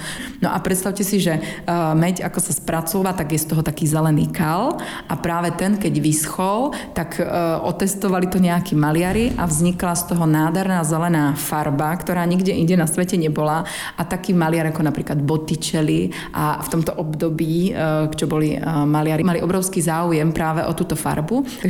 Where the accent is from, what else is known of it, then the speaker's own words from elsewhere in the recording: Banská Bystrica, Banská Bystrica Region, Slovakia; now in Prague, Czech Republic; v mojom rodnom meste v Banskej Bystrici, pretože to je krásne mesto s nádherným námestíčkom, obklopené horami